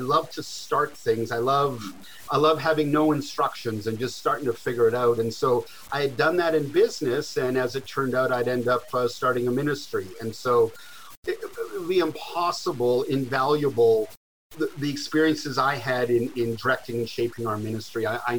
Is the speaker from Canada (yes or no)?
yes; Canada; now in Texas, United States; it's very hard to hide that I'm a Canadian. I've lived in Texas now almost 20 years, but it just doesn't sound that way. So born and raised in Canada, my dad was a pastor, so I grew up in a pastor's home.